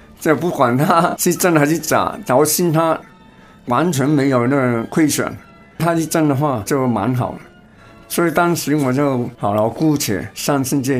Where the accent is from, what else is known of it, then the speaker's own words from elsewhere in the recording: Hong Kong; 那时我才15岁，在中学里面读初三、其实我从小也在香港一些基督教学校读书